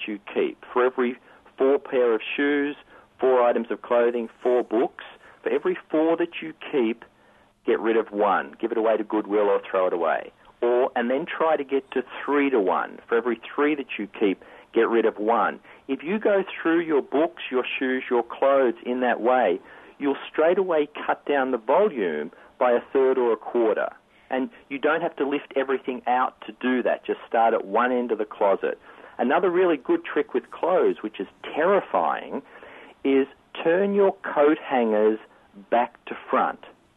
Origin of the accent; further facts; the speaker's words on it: Australia; accent: Australian; moved away; I jokingly say I'm from Alabama with this accent, but you nailed it. It's Australia.